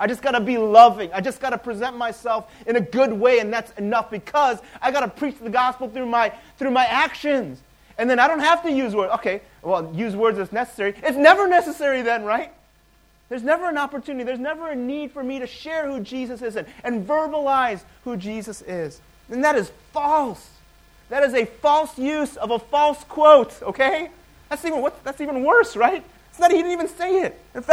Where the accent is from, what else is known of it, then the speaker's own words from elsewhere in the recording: Chicago, Illinois, United States; also born or lived in Michigan; I grew up in Chicago, and I lived in Chicago, and then I lived in Michigan, right?